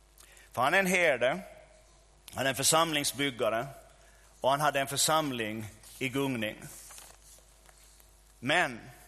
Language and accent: Swedish; Närpes, Ostrobothnia, Finland; När det skedde en splittring i vår egen församling hemma i Närpes över trosrörelsen